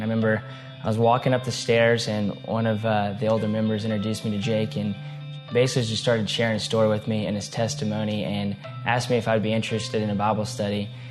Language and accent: English; Little Rock, Arkansas, United States; I grew up in Little Rock, Arkansas.